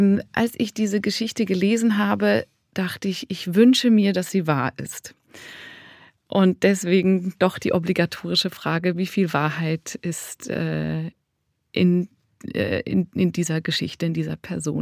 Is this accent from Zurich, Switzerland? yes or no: yes; Zurich, Switzerland; Ich kenne das nur aus Zürich, wo ich herkomme.